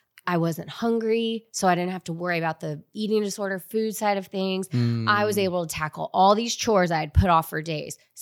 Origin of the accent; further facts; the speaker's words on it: San Antonio, Texas, United States; So I grew up here in San Antonio. Our upbringing was rooted in faith, family, and friendships is what I'll say.